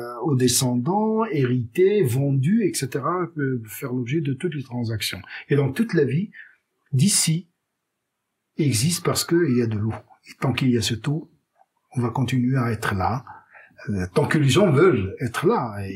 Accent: Casablanca, Casablanca-Settat, Morocco; moi je suis né en 1953, donc je suis né grandi à Casablanca.

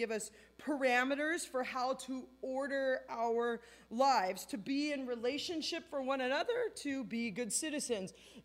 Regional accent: Anaheim, California, United States; I grew up in Anaheim, not in Canada. I didn't know anything about hockey, right?

